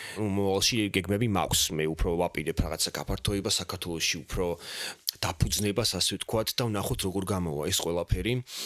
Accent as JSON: {"language": "Georgian", "region": "Tbilisi", "country": "Georgia", "tie": "born or raised there", "moved": "yes", "said": "აი მთლიანად ნოსტალგიაში ამართლა დაწერილი თბილისისადმი, ქალაქში, ულამაზეს ქალაქში, სადაც მე დავიბადე, გავიზარდე."}